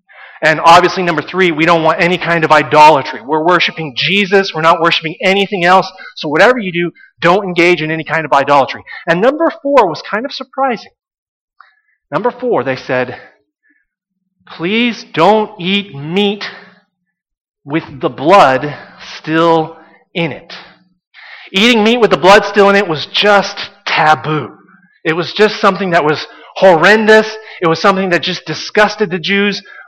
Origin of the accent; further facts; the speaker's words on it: Texas, United States; I grew up in Texas.